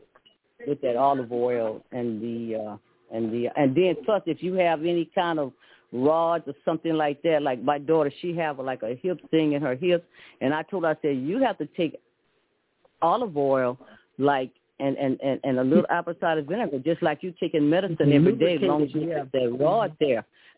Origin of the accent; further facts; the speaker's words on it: New Orleans, Louisiana, United States; born there; I was born in New Orleans, but I got some brothers and sisters that was born right here in the back room of the house